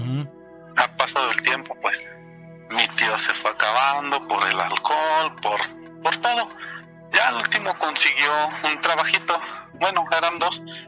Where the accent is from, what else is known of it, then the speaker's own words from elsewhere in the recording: Guadalajara, Jalisco, Mexico; Soy de Guadalajara.